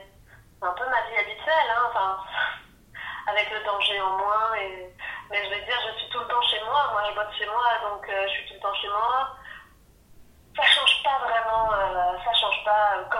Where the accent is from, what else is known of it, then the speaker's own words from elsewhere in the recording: Paris, Île-de-France, France; now in Belgium; je viens de Paris, j'ai emménagé en Belgique